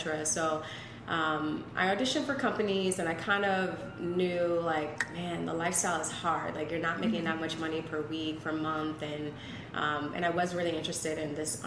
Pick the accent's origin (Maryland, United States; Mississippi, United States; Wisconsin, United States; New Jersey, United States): Maryland, United States; also born or lived in Washington, United States; now in New York, United States; So I grew up in the Washington, D.C. area, Maryland area, around there.